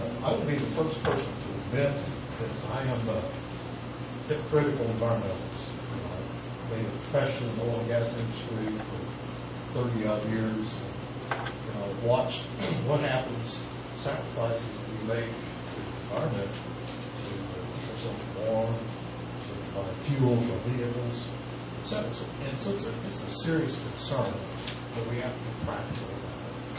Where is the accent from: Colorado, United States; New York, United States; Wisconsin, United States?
Colorado, United States; Parkland; I was born and raised in Parkland, Colorado, and I'll tell you, you're real concerned about what happens in the water.